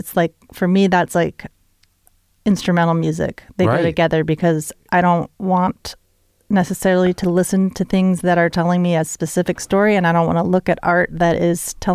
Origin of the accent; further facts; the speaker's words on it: Colorado, United States; I went to Carleton College in Minnesota, and I grew up in Colorado.